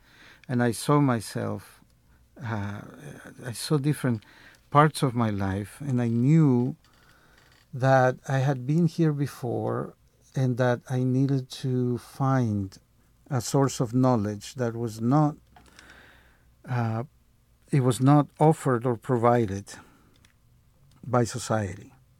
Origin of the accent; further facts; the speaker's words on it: El Salvador; I was born in El Salvador. I was born in the heart of what used to be the Pipil kingdom, named Cuscatlan, or the place of the jewel. I was born there and grew up in the middle of a war.